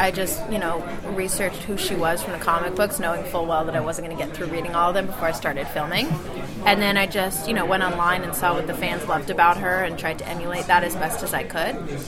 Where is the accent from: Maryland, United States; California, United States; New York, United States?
California, United States; Los Angeles; I grew up in Los Angeles, so it's just kind of an inevitable